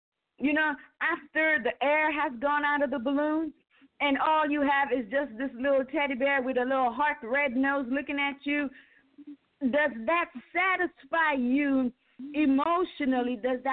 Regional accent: St. Lucia; now in U.S. Virgin Islands; I remember when I was growing up in St. Lucia, I don't remember celebrating Valentine's. But when I moved to the U.S. Virgin Islands, when we got to school

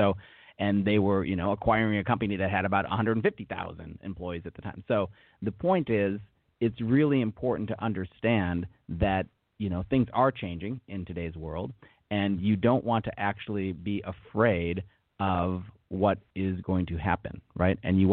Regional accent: Minneapolis, Minnesota, United States; did performances and musicals around the Minneapolis, Minnesota area. So I'm actually from the States

